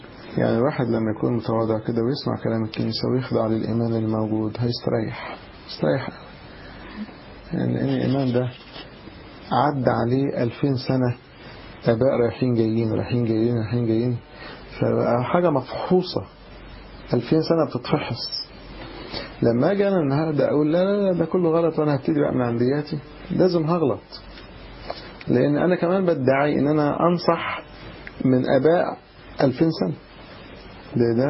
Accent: Egypt; وكان عندنا في مصر القديس عظيم البابا كيرلس عمود الدين

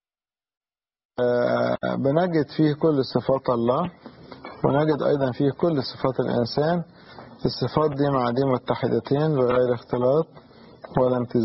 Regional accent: Egypt; طبعا في سببين مهمين على الاقل عندنا في مصر.

